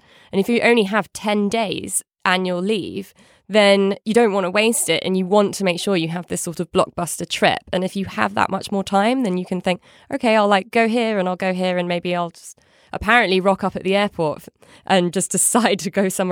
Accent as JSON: {"language": "English", "country": "United Kingdom", "said": "So as a Brit abroad, I can confirm that."}